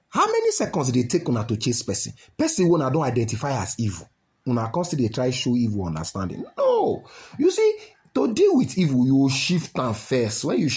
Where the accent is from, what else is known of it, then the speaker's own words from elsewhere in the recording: Nigeria; As a Nigerian knowing Nigerians